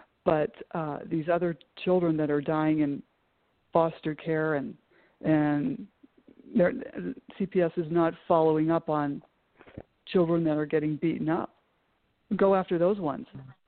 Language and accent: English; Pennsylvania, United States; Pennsylvania? I'm from Pennsylvania.